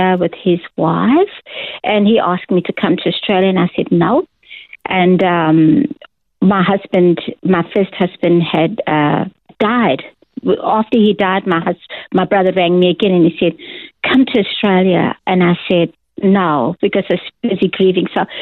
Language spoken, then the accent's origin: English; Durban, KwaZulu-Natal, South Africa; I was born in Durban in 1958, and that's where I was raised, yeah.